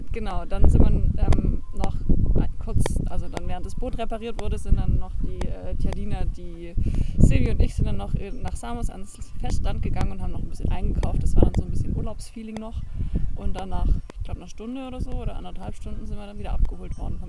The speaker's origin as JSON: {"language": "German", "region": "Baden-Württemberg", "country": "Germany", "said": "ich bin 27 Jahre alt und komme aus der Nähe von Stuttgart"}